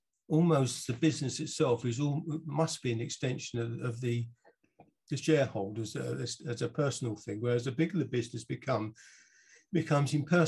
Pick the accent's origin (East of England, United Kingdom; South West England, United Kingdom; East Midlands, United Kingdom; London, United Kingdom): East of England, United Kingdom; Harlow; born there; I said, oh, I was born in Harlow.